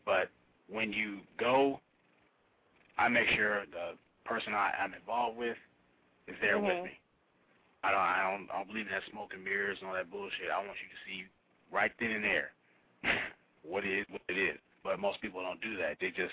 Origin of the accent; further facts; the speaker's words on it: Indianapolis, Indiana, United States; Indianapolis.